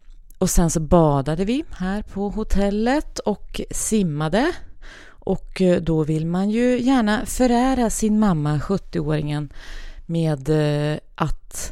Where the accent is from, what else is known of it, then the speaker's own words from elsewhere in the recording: Tulleråsen, Sweden; i uppförsbacken till Tulleråsen där jag är uppvuxen.